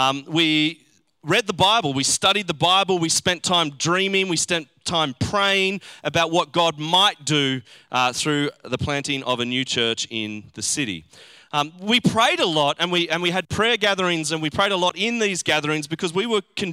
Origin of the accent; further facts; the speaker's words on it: New South Wales, Australia; now in Brisbane, Australia; I'm from New South Wales. That sometimes just slips out.